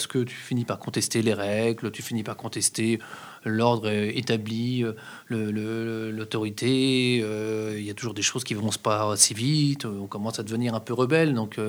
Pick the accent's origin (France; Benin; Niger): France; Normandy; Je suis de Normandie. Hein. J'habite à une centaine de kilomètres du Havre. Je viens d'un endroit dans pleine campagne.